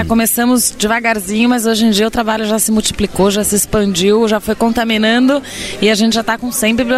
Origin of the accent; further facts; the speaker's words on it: Brazil; Eu falei, eu sou brasileira, como assim?